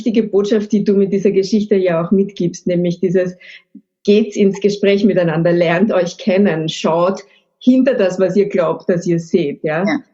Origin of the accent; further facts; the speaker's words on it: Austria; now in Vienna, Austria; als Österreicherin in Wien lebend